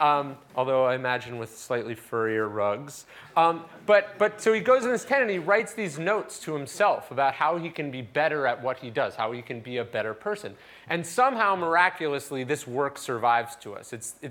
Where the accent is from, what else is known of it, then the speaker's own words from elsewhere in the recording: United States; I'll apologize in advance for the Americanness of my examples. I'm very American